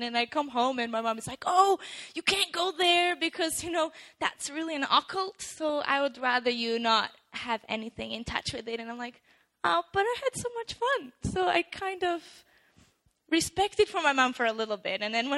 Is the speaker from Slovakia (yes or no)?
yes; Slovakia; moved away as an adult; So I was born and raised in Slovakia. I came here 2 years ago for the purposes of studying at Wenger College.